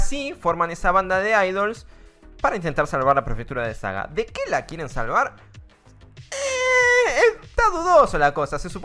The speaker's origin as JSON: {"language": "Spanish", "town": "Quilmes", "region": "Buenos Aires Province", "country": "Argentina", "said": "Yo vengo de Quilmes, papá."}